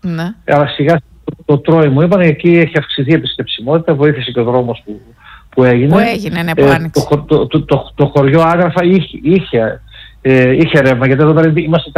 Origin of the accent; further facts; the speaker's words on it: Parkani, Greece; έχουμε γιορτή τσιγαρίδα στο Παρκάνι, το χωριό μου